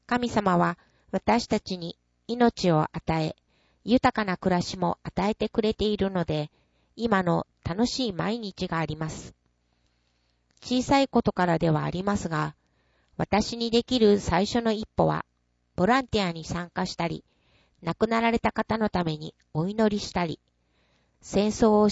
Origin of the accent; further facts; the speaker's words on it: Nagasaki, Japan; 私は長崎県に生まれて育ってきた中で